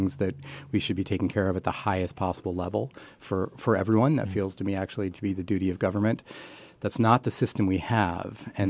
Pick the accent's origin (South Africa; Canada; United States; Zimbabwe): United States; New York; No, I actually grew up in a very small, tiny little farming town in western New York State in the middle of nowhere. There were 10 cows for every person in our county.